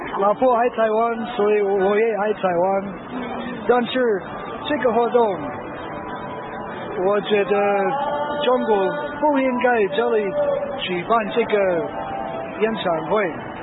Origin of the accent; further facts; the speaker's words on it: United States; Chinese is a second language; 我是美国人。